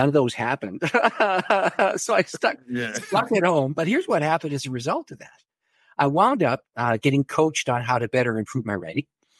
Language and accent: English; Canada; I'm a Canadian, all right?